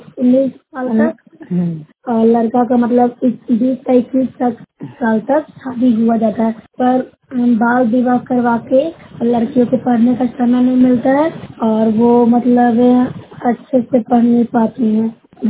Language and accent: Hindi; Khajama, Bihar, India; मैं ग्राम 12 खजामा की रहने वाली हूँ, जिला नालंदा से बोल रही हूँ।